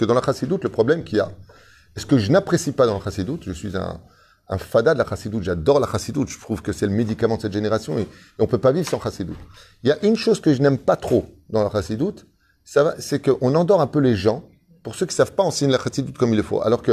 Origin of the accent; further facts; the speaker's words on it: Tunisia; mais je suis tunisien et nous, on le dit, c'est pas un problème.